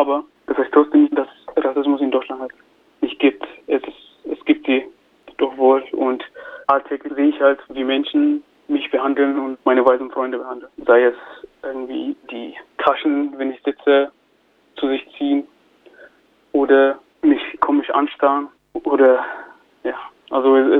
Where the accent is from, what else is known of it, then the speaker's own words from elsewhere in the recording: Ethiopia; now in Germany; Ich lebe hier seit 11 Jahren, glaube ich. Ich komme ursprünglich aus Äthiopien. Ich komme von einem Land, was komplett schwarz war und bin halt in ein Land gekommen, was hauptsächlich weiß ist.